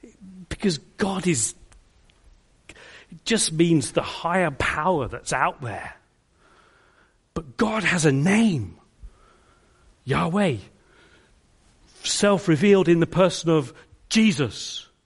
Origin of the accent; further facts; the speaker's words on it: England, United Kingdom; I am English, honest.